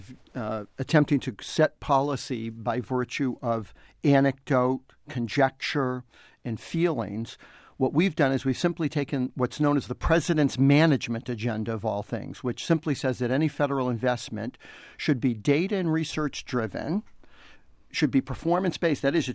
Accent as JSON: {"language": "English", "town": "Boston", "region": "Massachusetts", "country": "United States", "said": "I'm originally from Boston, and if you're born in Boston, you're born an abolitionist."}